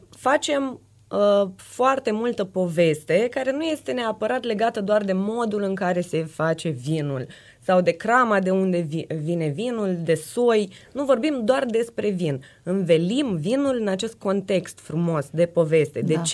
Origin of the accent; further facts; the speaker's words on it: Moldova; eu sunt de origine din Republica Moldova și noi acolo oricum avem o relație foarte specială cu vinul.